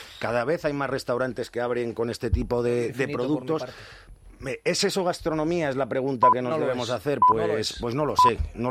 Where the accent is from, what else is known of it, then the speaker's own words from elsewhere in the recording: Community of Madrid, Spain; como los madrileños somos conquistadores por vocación